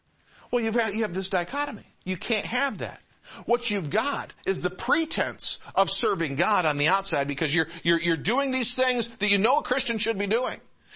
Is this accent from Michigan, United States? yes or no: yes; Detroit, Michigan, United States; I grew up in the Metro Detroit area.